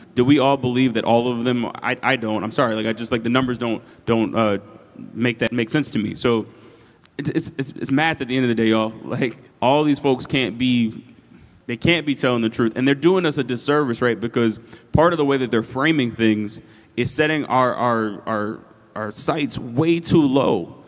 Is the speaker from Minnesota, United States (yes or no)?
no; Atlanta, Georgia, United States; I'm not an overly complicated person. I'm from Atlanta.